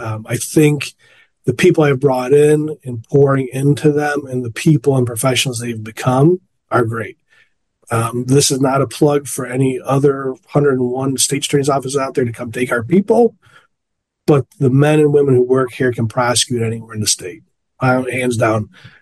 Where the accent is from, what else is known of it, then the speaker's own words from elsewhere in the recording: Addison, United States; Growing up in Addison, where everybody's Italian or ethnic of some sort, there is that type of potential language to come out.